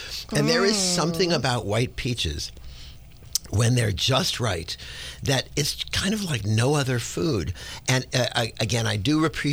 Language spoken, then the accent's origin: English; California, United States; And growing up in California, our idea of sweet is food.